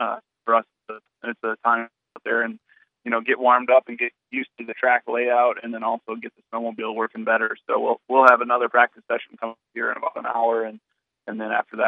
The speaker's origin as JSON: {"language": "English", "town": "Thief River Falls", "region": "Minnesota", "country": "United States", "tie": "born or raised there", "said": "I grew up in Thief River Falls, where the Arcticat factory is"}